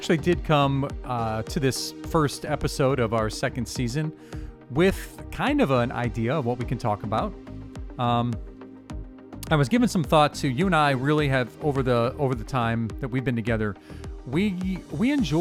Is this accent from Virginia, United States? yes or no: no; Cleveland, Ohio, United States; I'm from Cleveland, and I know it's a real point of pride for Clevelanders to have that Hall of Fame there.